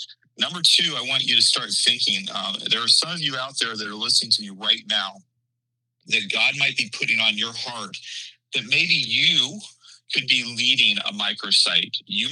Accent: North Carolina, United States; also born or lived in Washington; Well, Nashville Tim, I grew up in North Carolina, and I didn't even know Washington State produced apples.

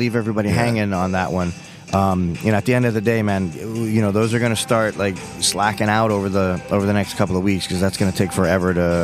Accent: Everglades, Florida, United States; So, dude, I grew up in the Everglades, man. I wasn't that shocked by that.

